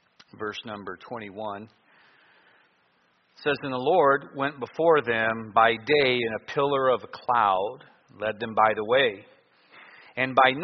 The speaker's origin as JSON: {"language": "English", "region": "Ohio", "country": "United States", "said": "For our visitors, I am from Ohio. And there's a lot of Michigan people here that need an Ohio pastor."}